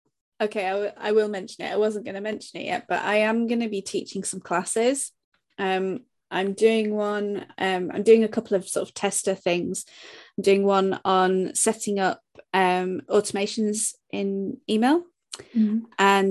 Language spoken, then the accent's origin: English; United Kingdom; I'm British, so I'm starting realistic.